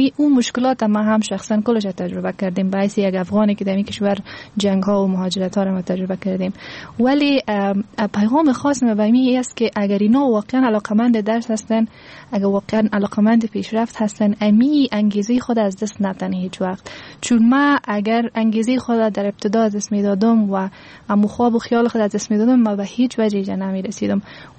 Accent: Afghanistan; ما افغان هستیم،

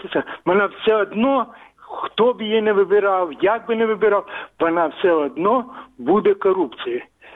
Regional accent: Kyiv, Ukraine; я з Києва.

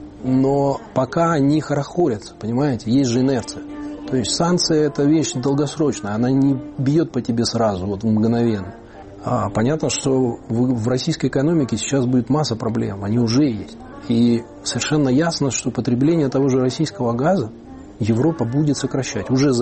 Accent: Okhtyrka, Sumy Oblast, Ukraine; moved away as an adult; now in Moscow, Russia; я родился в Ахтырке на Сумщине в 71-м году. Прожил там 18 лет, закончил школу, потом учился еще в ПТУ номер 7 у нас было такое. И после этого я поступил учиться в Москву, в институт нефти и газа. Закончил, и так получилось, что я остался в Москве.

